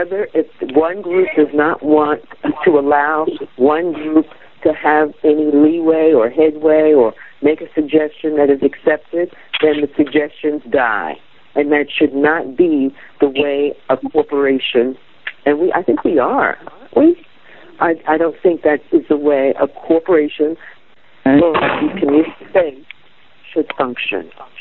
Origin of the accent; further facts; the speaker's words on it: Manhattan, New York, United States; Oh, I'm from Manhattan, and I know how to do it.